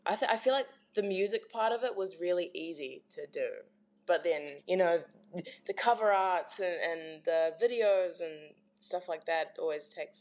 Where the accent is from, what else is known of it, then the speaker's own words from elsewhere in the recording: Clarks Beach, Auckland, New Zealand; I grew up in Clarks Beach, so like South Auckland, like really south.